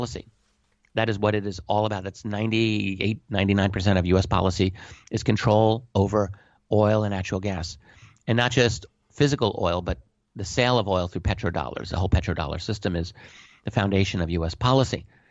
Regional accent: United States

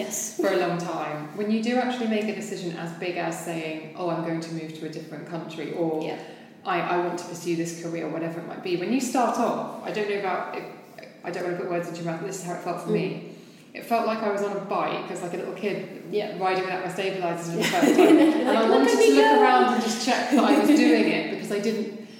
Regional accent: London, United Kingdom; now in New York, United States; the eye contact in New York freaks me out as a Londoner who makes no eye contact.

